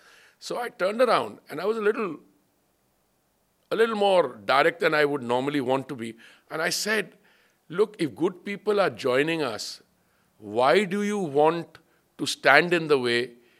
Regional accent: Delhi, India; I am one of those who's been a very proud Sikh. I was born and brought up in Delhi.

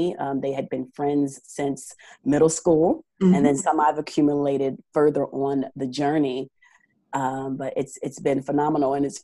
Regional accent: New Jersey, United States; moved away as an adult; now in Georgia, United States; I'm originally from New Jersey, actually. Okay. I just relocated here literally 2 years ago.

